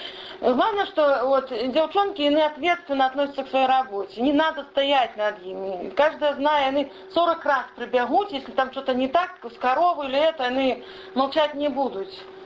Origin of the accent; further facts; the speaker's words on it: Rechitsa, Gomel Region, Belarus; now in Beshenkovichi, Belarus; Я приехала из Гомельской области с Речицы. Вот так и осталось в 90-м году. Приехала, так и прижилась на Витебщине. Так и живу тут.